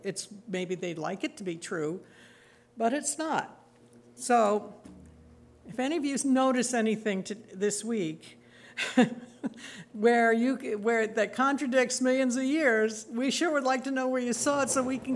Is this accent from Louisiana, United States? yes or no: no; New York, United States; And I grew up on Long Island in New York, and the island is formed by the glaciers